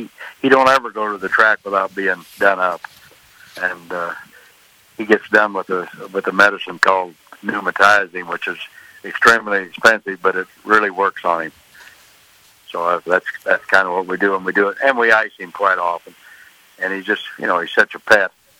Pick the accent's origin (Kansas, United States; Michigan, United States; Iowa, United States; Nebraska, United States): Nebraska, United States; Grand Island; I lived with my grandparents, and my grandpa trained horses, so I went with him in the summertime.